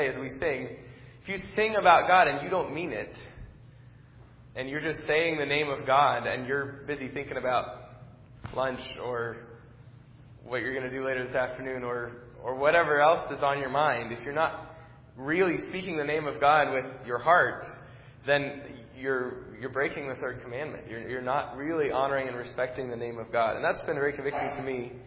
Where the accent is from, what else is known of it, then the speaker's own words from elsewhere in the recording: Boston, Massachusetts, United States; And so when I was growing up in Boston, one of the just sort of a colloquialism that you hear that constantly people are saying is